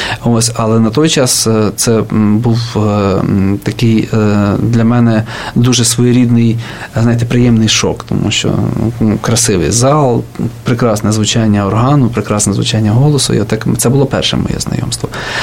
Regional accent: Ternopil Oblast, Ukraine; now in Kyiv, Ukraine; тому що я не збирався повертатися на свою батьківщину. Я з Тернопільщини, якщо слухачі цього не знають.

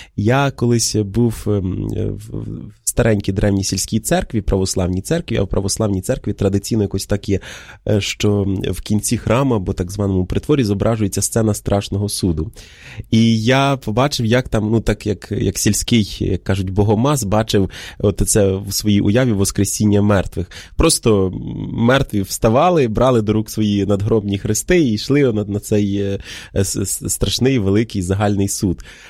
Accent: Podillia, Ukraine; І вони от зараз були на моєму рідному Поділлі

